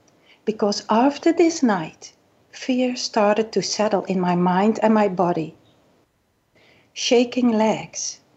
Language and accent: English; Netherlands; English is a second language; You can hear that I'm coming maybe from the Netherlands.